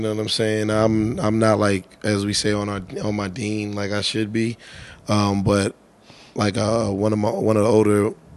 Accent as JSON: {"language": "English", "town": "Philadelphia", "region": "Pennsylvania", "country": "United States", "said": "I'm from Philly. He tell a Philly dude to rap, he gonna start rapping."}